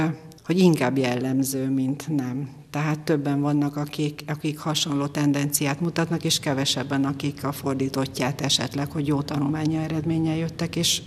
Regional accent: Miskolc, Borsod-Abaúj-Zemplén, Hungary; born there; Nem, én miskolci születésű vagyok, úgyhogy egy 20 éve lakom ezen a környéken.

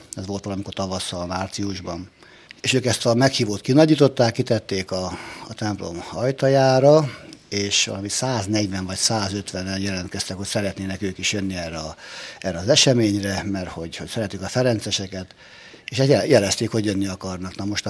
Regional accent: Esztergom, Komárom-Esztergom, Hungary; Igen, ott születtem.

